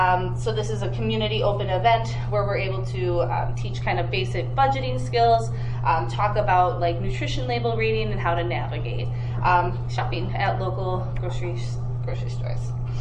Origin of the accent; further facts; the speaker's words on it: Racine, Wisconsin, United States; born and raised in Racine my whole life, but you know, I'm from the area.